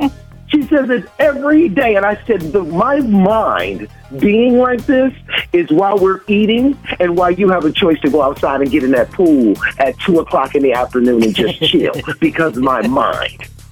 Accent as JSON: {"language": "English", "town": "Cleveland", "region": "Ohio", "country": "United States", "tie": "born or raised there", "said": "Born and raised. Born and raised in Cleveland, Ohio."}